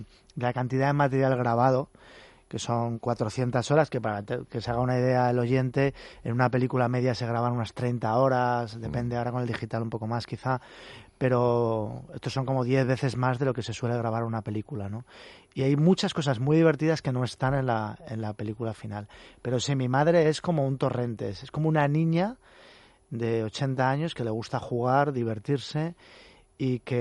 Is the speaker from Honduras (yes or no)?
no; Spain; como somos españoles